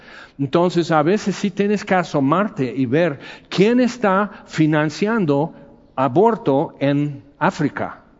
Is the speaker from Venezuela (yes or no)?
no; Mexico; pues yo soy mexicano.